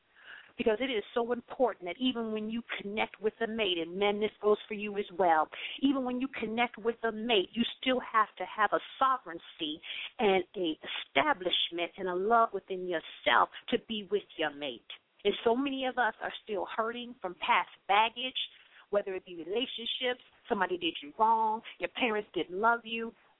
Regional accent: Atlanta, Georgia, United States; After the brook dried up at so many different churches in my hometown, Atlanta, Georgia, it was there at Beulah Missionary Baptist Church

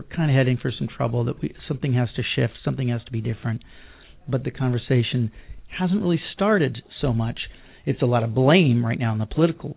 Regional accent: Sebastopol, California, United States; I come from Sebastopol.

